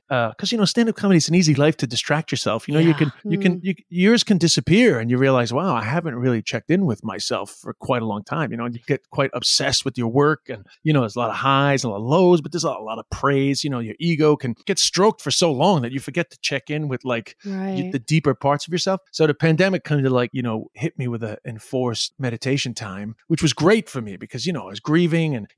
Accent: Flushing, New York, United States; also born or lived in China; So originally I actually moved back. I'm from Flushing, Queens.

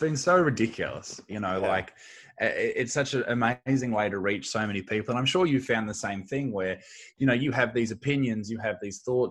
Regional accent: Australia; I'm a comedian from Australia.

